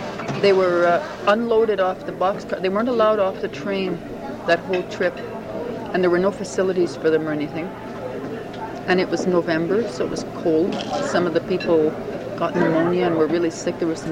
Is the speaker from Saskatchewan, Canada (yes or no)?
yes; Saskatchewan, Canada; Originally, I'm about 80 miles northwest of Prince Albert.